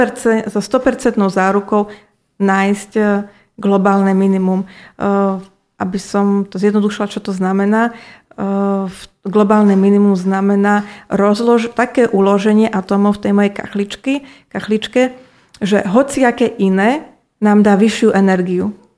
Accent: Šurany, Nitra Region, Slovakia; Áno, Šurany.

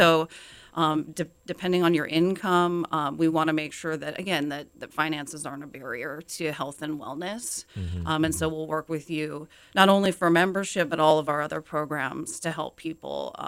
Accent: Alaska, United States; moved away as an adult; And had always wanted to live in Hawaii. I was born and raised in Alaska, so you can understand why.

